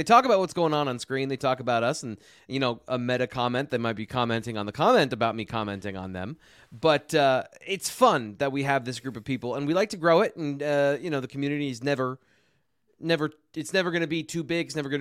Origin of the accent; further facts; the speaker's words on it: Sugar Grove, United States; No. We. I'm from Sugar Grove.